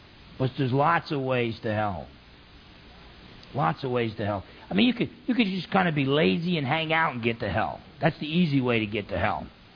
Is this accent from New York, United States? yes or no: no; New Jersey, United States; I grew up in New Jersey. Men don't cry.